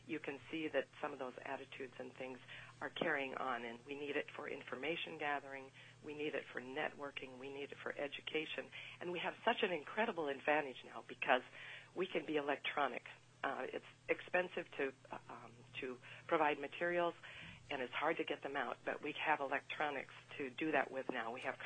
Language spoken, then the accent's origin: English; Alaska, United States; I'm from the Kenai Peninsula, and I served on the Women's Commission until 1990.